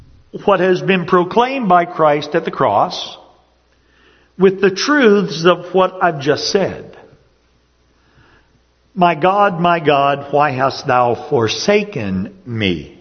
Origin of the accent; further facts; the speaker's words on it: Upper Ohio Valley, United States; I've told you a number of times that I grew up in the Upper Ohio Valley